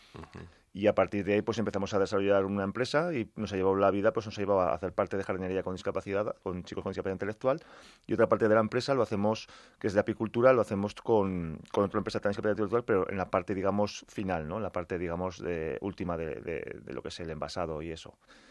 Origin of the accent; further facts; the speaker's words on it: Monegrillo, Aragon, Spain; Nosotros trabajamos en Aragón, trabajamos en lo que es mi pueblo, que es Monegrillo